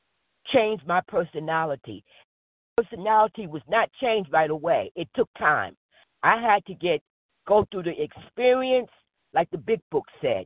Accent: Newark, New Jersey, United States; because I came from Newark, and we didn't have what we just wanted to pick.

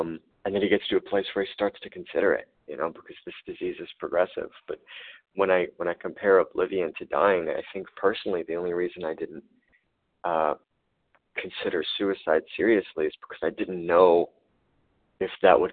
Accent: Kentucky, United States; Hi, I'm new. I am from Kentucky.

